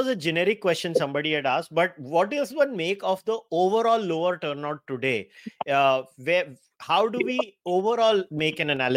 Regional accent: Maharashtra, India; in Maharashtra, because again, it's a state that I belong to. I am from Maharashtra

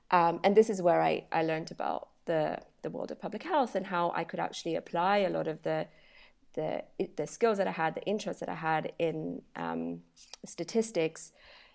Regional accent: Nairobi, Kenya; moved away as an adult; I spent my childhood growing up in Nairobi. That's where I went to school.

